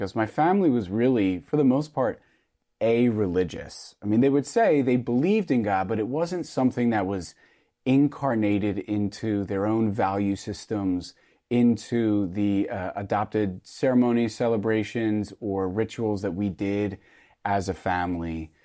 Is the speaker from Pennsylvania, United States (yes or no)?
yes; Havertown, Pennsylvania, United States; born or raised there; also born or lived in Stuttgart, Germany